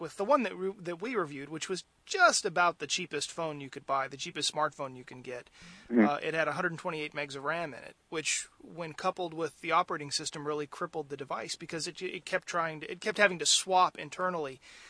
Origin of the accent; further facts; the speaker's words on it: Houston, Texas, United States; born there; Yeah, you know, I live in Houston. I was born in Houston.